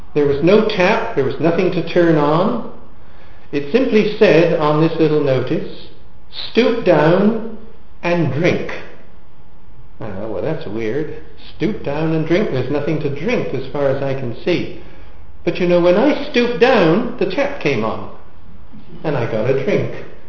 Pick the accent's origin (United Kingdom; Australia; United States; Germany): United Kingdom; England; As you may detect, I come from England, and we used to live in a part of England called Devonshire in the southwest.